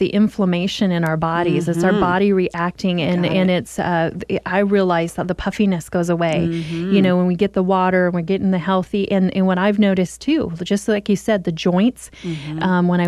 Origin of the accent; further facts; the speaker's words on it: United States; We are American after all. We want our freedom and liberty, especially in our food choices.